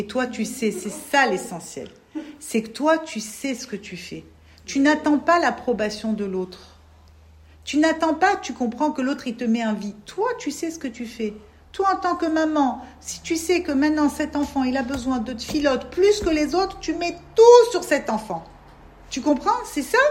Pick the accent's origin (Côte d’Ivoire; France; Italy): France; moi, je viens de France, je parle en hébreu, d'accord, mais je n'ai pas les finesses